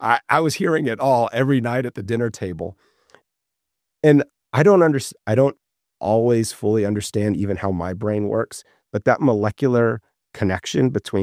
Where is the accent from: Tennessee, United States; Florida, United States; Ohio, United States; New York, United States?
Tennessee, United States; Oak Ridge; wherever I went in my hometown of Oak Ridge, Tennessee, oh, your mom is just the best.